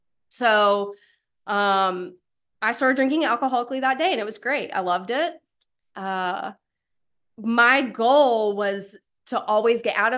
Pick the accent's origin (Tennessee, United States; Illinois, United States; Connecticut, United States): Tennessee, United States; also born or lived in Alabama; However, I did grow up poor white trash in a trailer in East Tennessee. And, you know, I'm from Alabama originally, and moved to East Tennessee away from all of my extended family